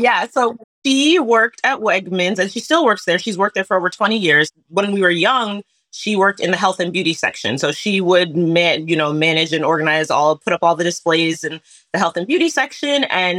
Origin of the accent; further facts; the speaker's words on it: New Jersey, United States; now in Brooklyn, United States; But yes, I'm from New Jersey. So I grew up, my dad worked in the city my whole life.